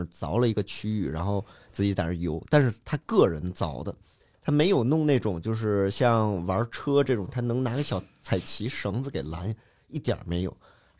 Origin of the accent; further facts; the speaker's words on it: Tianjin, China; 我记得我小时候在天津，然后天津就是有条挺宽的河，反正我小时候概念里这河其实挺宽的，现在可能看没那么宽了